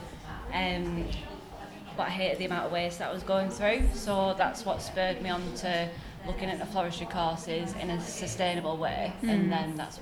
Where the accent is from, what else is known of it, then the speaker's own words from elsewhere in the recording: Barrow, North West England, United Kingdom; because I'm from Barrow, our main employer is BAE Systems